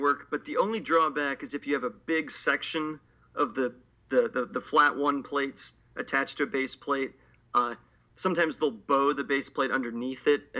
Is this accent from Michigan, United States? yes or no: no; Ohio, United States; like I said, I'm from Ohio. We typically have a rough Midwestern winter